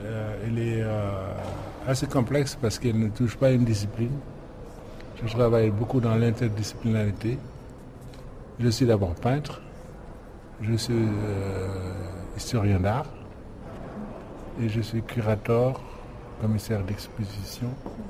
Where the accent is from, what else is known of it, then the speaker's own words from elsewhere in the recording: Dakar, Senegal; je suis peintre sénégalais, je viens de Dakar, où je travaille et vis depuis 40 ans.